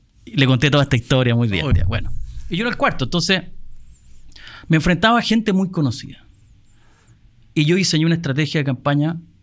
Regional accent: San Bernardo, Santiago Metropolitan Region, Chile; born there; Yo nací en San Bernardo, que es una comuna popular de Santiago, para los que ven este podcast y escuchan de otros países. Y nací en una familia absolutamente clase media.

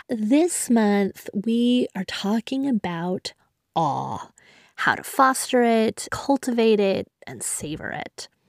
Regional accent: Tucson, Arizona, United States; I grew up in Tucson, Arizona, in the heart of the desert.

